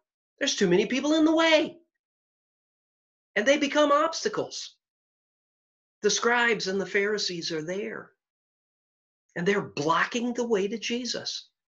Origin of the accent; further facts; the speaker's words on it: Chicago, Illinois, United States; We're both from Chicago. We're both from the South Side, and we're both from the Little Village area and Trumbull Street. In fact, we're from the same city block.